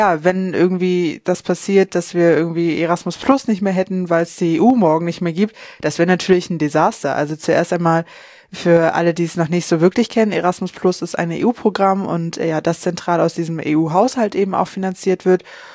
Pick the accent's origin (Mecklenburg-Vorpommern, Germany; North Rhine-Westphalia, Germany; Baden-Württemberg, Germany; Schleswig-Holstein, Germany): Mecklenburg-Vorpommern, Germany; Ja, ich komme aus Vorpommern